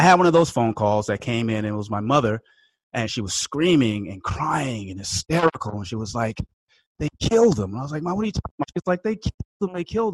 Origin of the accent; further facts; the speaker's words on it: Oakland, California, United States; I grew up in Oakland, California, as you mentioned, and you know, that's the Bay Area, California. And I grew up during the height of the crack epidemic.